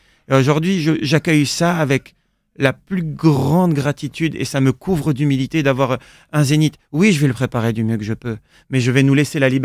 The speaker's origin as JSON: {"language": "French", "country": "Senegal", "tie": "born or raised there", "moved": "yes", "said": "je viens d'un pays, j'ai grandi au Sénégal."}